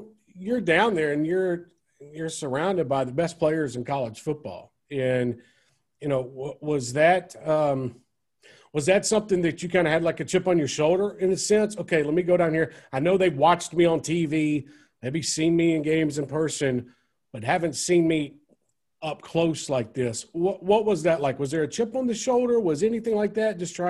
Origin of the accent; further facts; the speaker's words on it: Mobile, Alabama, United States; That's my hometown, so I grew up going to the Senior Bowl, covering the Senior Bowl, watching it, and everybody from the NFL emerges to Mobile